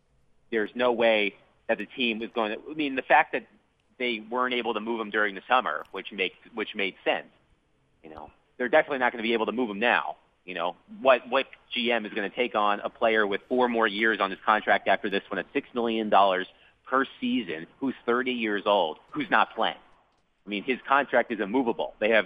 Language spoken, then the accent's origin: English; Virginia Beach, Virginia, United States; I'm from Virginia Beach.